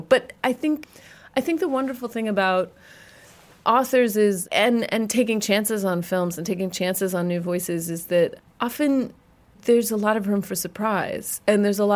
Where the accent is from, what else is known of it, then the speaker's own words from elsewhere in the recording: California, United States; And I'm from California, so it's doubly bad.